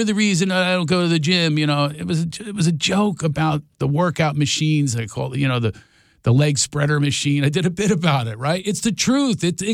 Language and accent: English; Philadelphia, Pennsylvania, United States; I'm from Philadelphia. We do not suffer fools in Philadelphia.